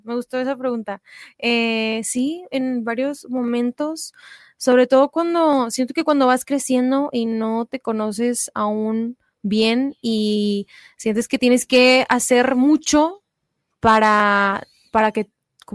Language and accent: Spanish; Monterrey, Nuevo León, Mexico; De Monterrey.